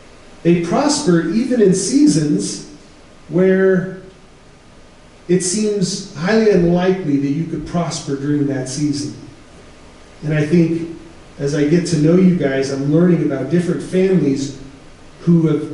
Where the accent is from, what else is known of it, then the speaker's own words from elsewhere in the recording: California, United States; But growing up in the Bay Area, you don't appreciate the seasons the same way as if you lived up here or in Wyoming.